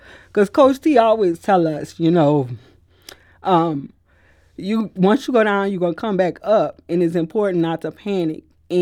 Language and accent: English; New Orleans, Louisiana, United States; So I'm from New Orleans, Louisiana. And in 2005, we experienced Hurricane Katrina, which flooded the city.